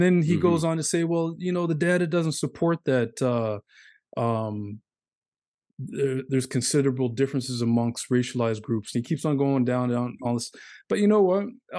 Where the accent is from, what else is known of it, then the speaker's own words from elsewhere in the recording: Canada; now in Australia; I'm Canadian